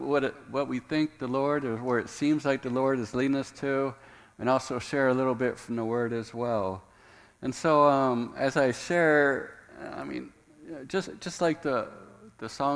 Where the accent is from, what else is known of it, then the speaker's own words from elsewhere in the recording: Indiana, United States; also born or lived in Maryland / Thailand; I was born in Maryland. I grew up in Indiana. Sandy grew up in Jersey. And then we just spent like the last 19 years in Thailand.